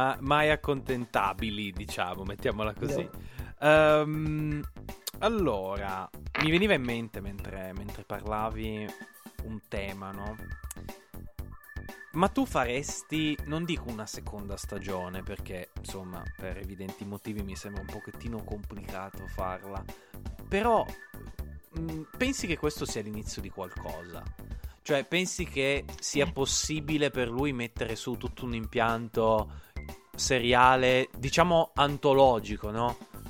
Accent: Piedmont, Italy; Siamo due piemontesi, né? Però non siamo di Biella.

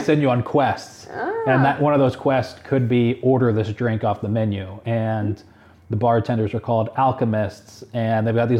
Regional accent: Syracuse, New York, United States; I grew up in Syracuse. And Syracuse, with the exception of Abundant Life, if you're familiar with that, that's like the big church in Syracuse.

